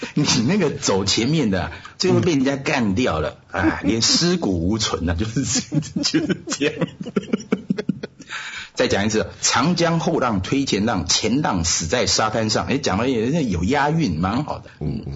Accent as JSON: {"language": "Chinese", "country": "Taiwan", "said": "我也是从台湾来的，"}